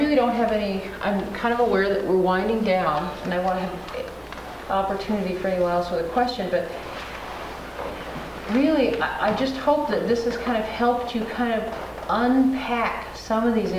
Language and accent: English; United States; Well, part of it is I'm an American and I need a little agency in my life.